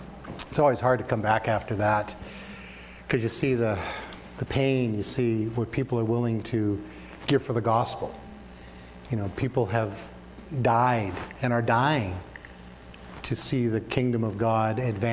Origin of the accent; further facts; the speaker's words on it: Canada; I'm a Canadian and all that.